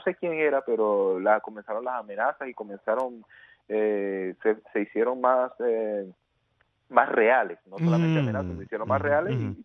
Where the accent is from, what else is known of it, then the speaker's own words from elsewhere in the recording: Venezuela; moved away; hace 14 años ya casi de que salimos de Venezuela. Bueno, pero por un lado fue bueno y por el otro fue malo. O sea, malo abandonar mi país.